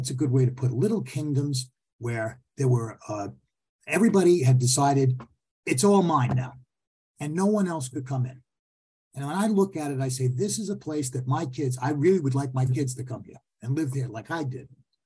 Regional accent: Queens, New York, United States; now in Nassau County, United States; I'm from Queens. I moved here to Nassau County. What's wrong with Queens?

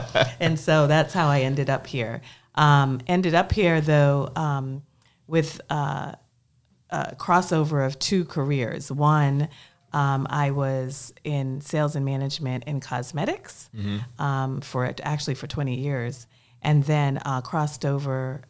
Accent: Nassau, New Providence, Bahamas; also born or lived in Columbia, United States / Baltimore, United States; now in Charlotte, United States; So originally, actually, I'm a Bahama mama. So I'm from Nassau, Bahamas.

